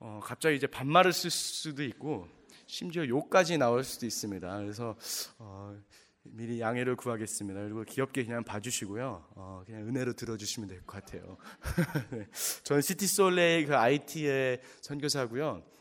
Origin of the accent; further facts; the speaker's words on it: Canada; born there; Korean is a second language; 저는 사실 2세입니다. 캐나다에서 태어나고 한국을 한 번도 못 갔었어요.